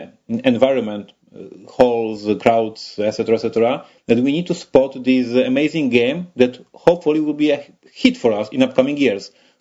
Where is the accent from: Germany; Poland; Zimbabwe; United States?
Poland; born there; English is a second language; I would say that I am lucky that I was born in Poland, that is a big country in Europe.